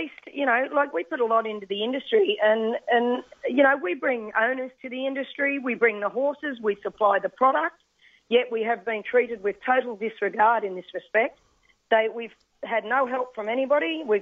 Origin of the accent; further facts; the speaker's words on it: Gosford, New South Wales, Australia; I was born and bred in Gosford, and I grew up when the old wooden grandstand was there.